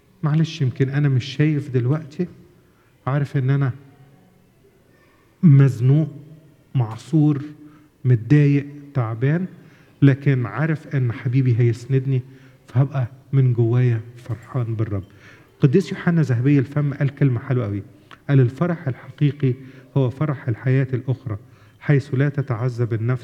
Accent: Egypt; now in Canada; إحنا مسافرين من مصر وجايين على كندا،

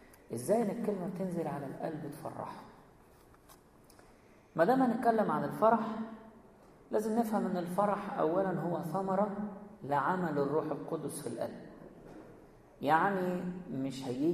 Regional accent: Egypt; عندنا في مصر يعني أغلبية الأرض صحاري زي ما أنتم عارفين

